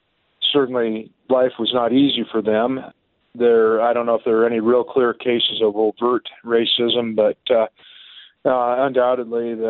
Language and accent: English; Wyoming, United States; I grew up in Goshen County, and in fact, only a few miles north of this community there, north of the Spoon Butte area.